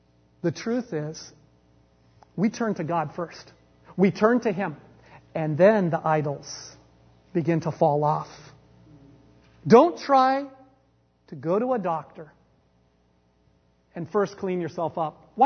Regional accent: Bremerton, Washington, United States; This past weekend, I went to Bremerton, Washington, my hometown, to officiate a wedding and to celebrate my dad's 70th birthday.

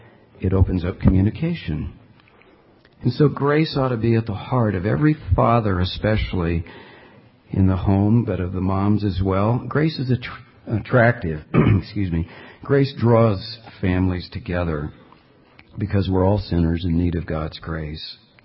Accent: California, United States; I like to live hang loose. I'm from California. I hate the tie.

